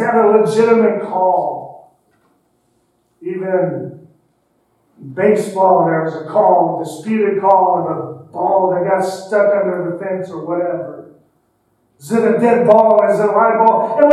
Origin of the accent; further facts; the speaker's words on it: Kansas City, Missouri, United States; So maybe if it had been the Phillies or my hometown Kansas City Royals, maybe I would have thought about it